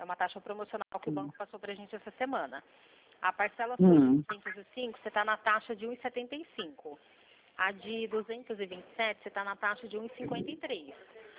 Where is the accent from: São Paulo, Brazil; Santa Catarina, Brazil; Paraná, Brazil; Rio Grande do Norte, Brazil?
São Paulo, Brazil; Limeira; eu sou daqui de Limeira, interior de São Paulo